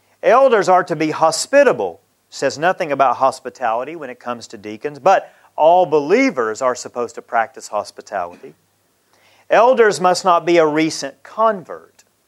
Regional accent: United States; The church I grew up in America had no women deacons.

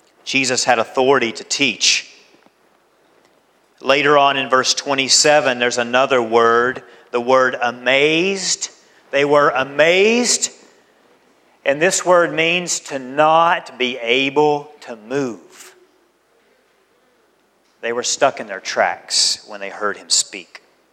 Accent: Tennessee, United States; I'm from Tennessee, and almost always when I would go hiking in Tennessee, we would see a bear.

